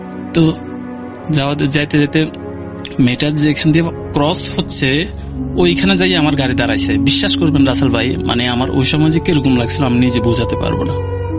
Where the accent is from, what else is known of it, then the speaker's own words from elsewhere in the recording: Feni, Chittagong Division, Bangladesh; now in Saudi Arabia; তো আমার বাড়ি হচ্ছে ফেনী, বর্তমানে আমি সৌদি আরবে আছি।